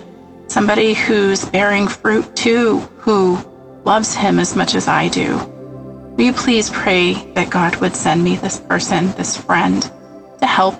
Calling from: Washington, United States; Hi, I'm calling in from Washington State.

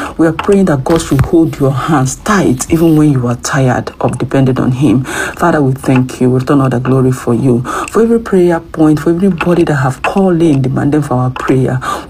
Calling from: France; I'm calling in from France.

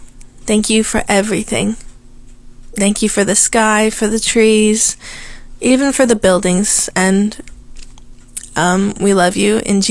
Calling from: Washington, United States; I'm calling in from Washington State

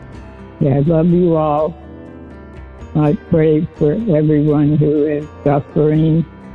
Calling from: California, United States; also born or lived in Colorado, United States / Hawaii, United States; I'm calling from Northern California. I used to be in Colorado and Hawaii

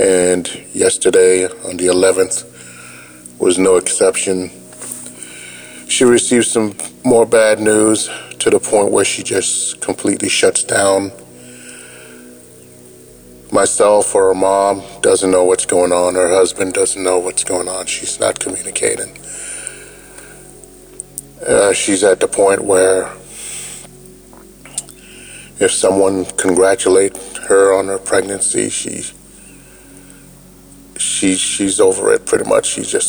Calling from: South Carolina, United States; Good morning, DAB. … from South Carolina.

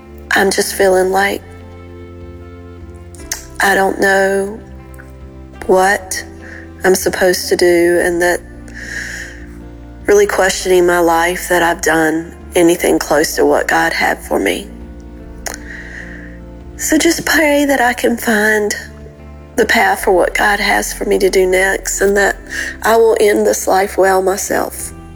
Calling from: Oregon, United States; I'm calling from Oregon

